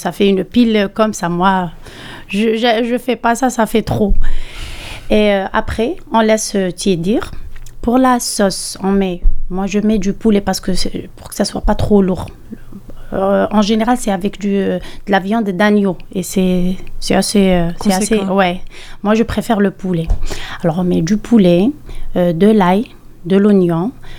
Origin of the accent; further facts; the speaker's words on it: Chlef, Chlef Province, Algeria; Moi, je viens de Chlef. C'est le centre.